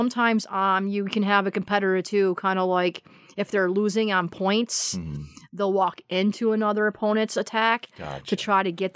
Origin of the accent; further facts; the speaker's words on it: Rochester, New York, United States; now in Jamestown, United States; Well, I'm from Rochester. I was born in Rochester. My brother and I both were. We moved from Rochester to Jamestown due to family circumstances.